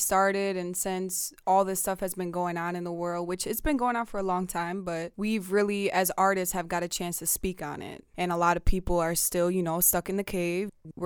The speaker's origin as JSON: {"language": "English", "region": "Wisconsin", "country": "United States", "said": "I'm actually from Wisconsin, an artist out here."}